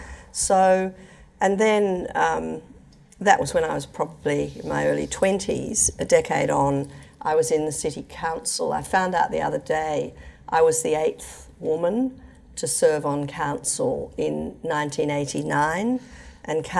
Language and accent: English; Adelaide, South Australia, Australia; growing up in Adelaide and graduating as I did from this university in 1976